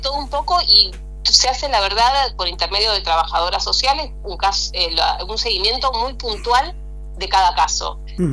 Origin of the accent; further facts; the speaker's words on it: Río Grande, Tierra del Fuego, Argentina; Viví toda mi vida, digo, aparte de nacer, viví toda mi vida en Tierra del Fuego, en Río Grande